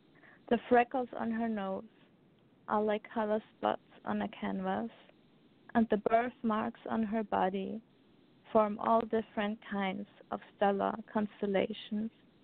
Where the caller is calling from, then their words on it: Austria; From Austria.